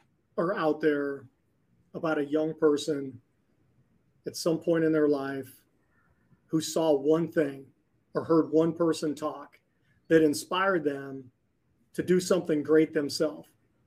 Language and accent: English; Montana, United States; I mean, I grew up in Western Montana, digging ditches and bucking bales and setting irrigation pipe and feeding cattle in the snow, you know.